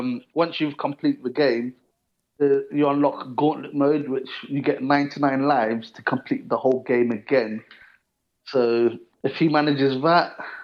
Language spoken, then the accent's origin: English; Nigeria; because I'm originally from Nigeria